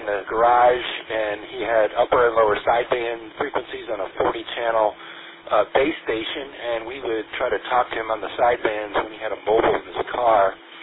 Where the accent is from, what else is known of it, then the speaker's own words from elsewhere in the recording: Connecticut, United States; Lori and I grew up in Connecticut. I know Rich talked about Connecticut earlier. We're from Connecticut.